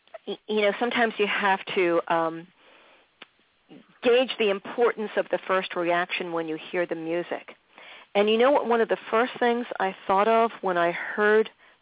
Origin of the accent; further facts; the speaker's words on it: Philadelphia, Pennsylvania, United States; And then in Philly, my hometown, so you and I both know a lot about Philly.